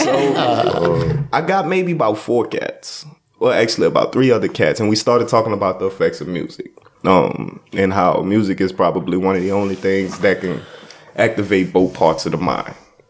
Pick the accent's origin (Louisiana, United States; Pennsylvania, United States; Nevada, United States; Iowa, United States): Louisiana, United States; New Orleans; I'm from New Orleans. We feel horns.